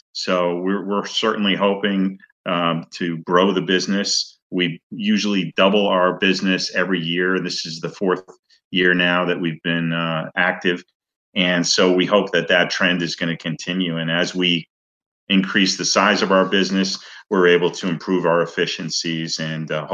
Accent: New Britain, Connecticut, United States; And my family came from Massachusetts, and I grew up in New Britain, Connecticut, which is right between, apparently the dead in between, Fenway Park and Yankee Stadium.

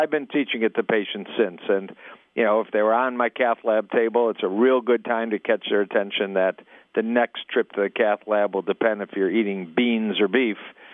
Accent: Michigan, United States; I had trained in Dallas for 3 years, but I'm from Michigan, came back July 1, 1990.

